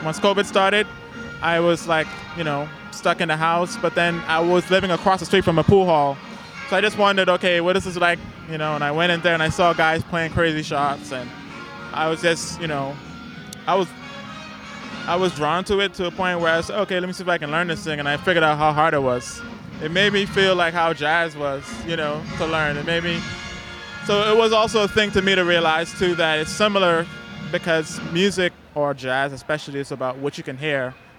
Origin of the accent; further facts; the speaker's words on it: Bahamas; I'm originally from the Bahamas.